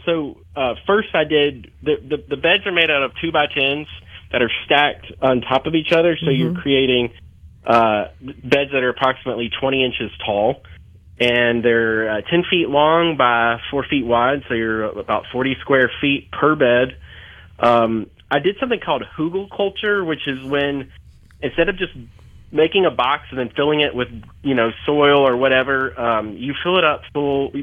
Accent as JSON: {"language": "English", "town": "Germantown", "country": "United States", "tie": "born or raised there", "said": "my uncle had a plot near us where we grew up in Germantown"}